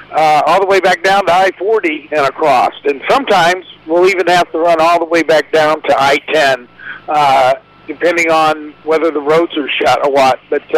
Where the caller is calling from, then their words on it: California, United States; I'm in California. I'm south of Indio, about probably 60 miles between Blythe and Indio, California, on I-10.